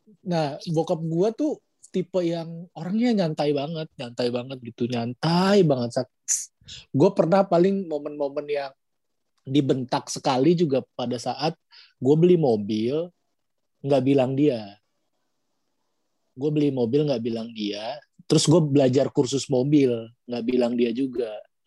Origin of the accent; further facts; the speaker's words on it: Jakarta, Indonesia; jadi gue ada darah Jawanya, cuman karena gue lahir dan besar di Betawi, gue gak bisa bahasa Jawa.